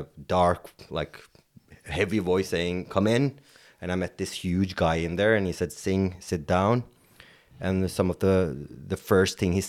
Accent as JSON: {"language": "English", "country": "Norway", "tie": "born or raised there", "said": "growing up in Norway, being a Sikh, having a turban, being different"}